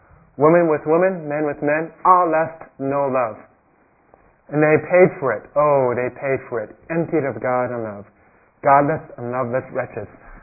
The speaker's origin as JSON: {"language": "English", "town": "San Francisco", "region": "California", "country": "United States", "tie": "born or raised there", "said": "Well, I grew up in San Francisco."}